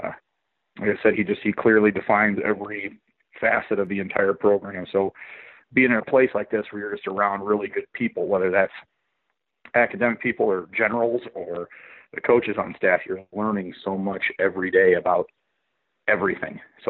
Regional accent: Iowa, United States; And I'm from Eastern Iowa.

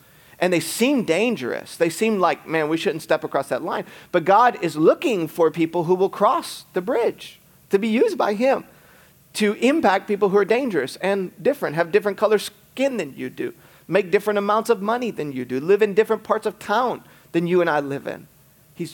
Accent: Michigan, United States; Growing up in Michigan, just outside of Detroit, we used to have basements.

